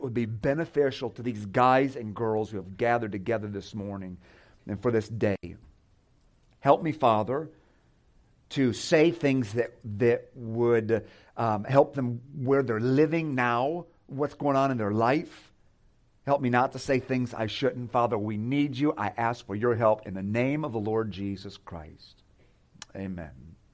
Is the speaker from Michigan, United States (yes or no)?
yes; Michigan, United States; I'm from Michigan originally, so I'm a Detroit fan.